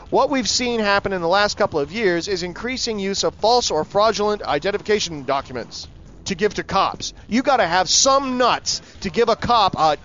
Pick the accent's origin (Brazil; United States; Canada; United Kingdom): Canada; It's cool that the Canadians have been able to kind of, help where we can.